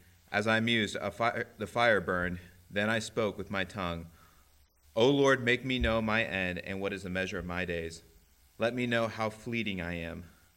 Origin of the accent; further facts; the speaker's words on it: Florida, United States; now in New Bedford, United States; I am originally from Florida. Just to give you a little information about myself, I've lived there for about 25 years.